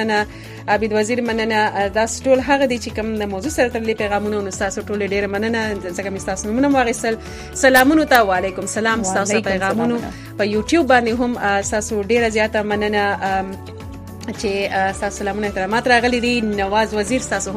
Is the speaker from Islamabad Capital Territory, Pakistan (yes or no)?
no; Swat, Khyber Pakhtunkhwa, Pakistan; now in United States; زه خو د سوات یم